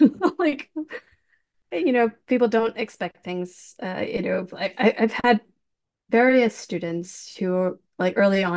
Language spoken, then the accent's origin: English; Long Island, New York, United States; accent: Midwestern; also born or lived in England / Manhattan; I've been told I have a Midwestern accent, which is funny because I was born in England, grew up in Long Island. I do not have a Long Island accent and have lived many years in Manhattan.